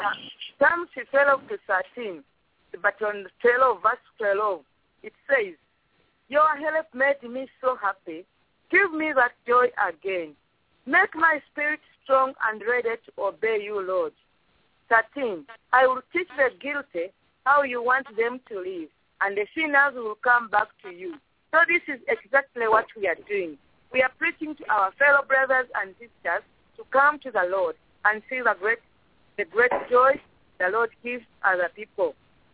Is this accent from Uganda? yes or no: yes; Uganda; from Uganda. Praise God.